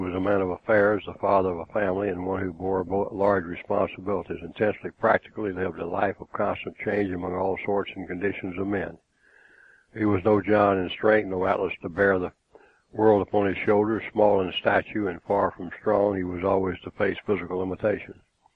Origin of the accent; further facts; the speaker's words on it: Scotland, United Kingdom; I'm from England. Scotland, actually.